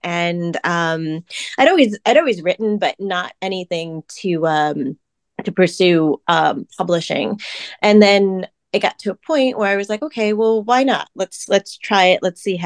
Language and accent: English; New York City, New York, United States; also born or lived in Seoul, South Korea; So I am a Korean-American adoptee. I was born in Seoul, and then I grew up in New York City.